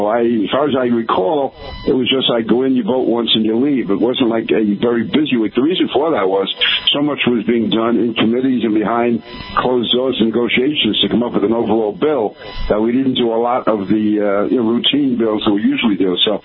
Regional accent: New York, United States; remember, I'm from New York, so I can drive

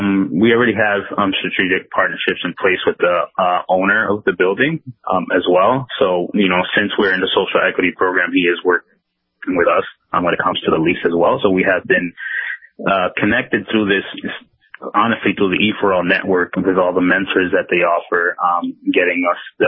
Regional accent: Holyoke, Massachusetts, United States; I grew up in Western Mass in Holyoke, same as Ezra.

